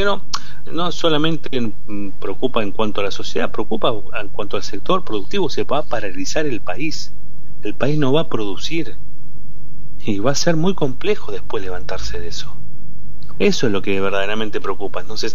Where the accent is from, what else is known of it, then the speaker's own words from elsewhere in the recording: Argentina; Lo preocupa como argentino, fundamentalmente, como padre de familia.